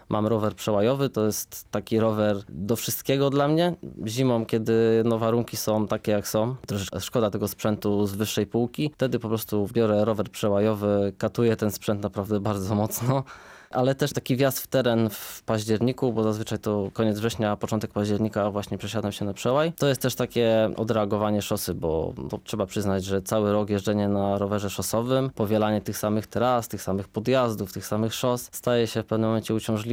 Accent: Poznań, Greater Poland Voivodeship, Poland; now in Zielona Góra, Poland; Ja jestem rodowitym poznaniakiem, urodziłem się w Poznaniu, na jednej ze starszych dzielnic na Łazarzu, także rodowód mam poznański, jestem poznańską pyrą, jak to się mówi. Natomiast tak wyszło, że przeprowadziłem się do Zielonej Góry.

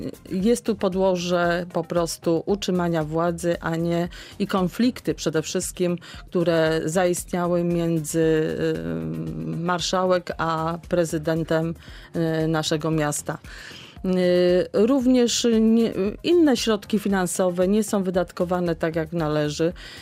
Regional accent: Zielona Góra, Lubusz Voivodeship, Poland; jako zielonogórzanka, rodowita zielonogórzanka, marzy mi się, żeby również pewne sprawy w naszym mieście zostały załatwione.

